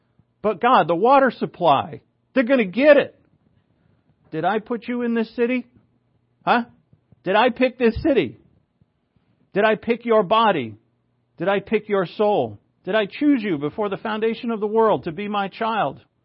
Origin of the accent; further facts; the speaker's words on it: Rhode Island, United States; also born or lived in Massachusetts; I'm from Rhode Island, but I spent a lot of time in Massachusetts.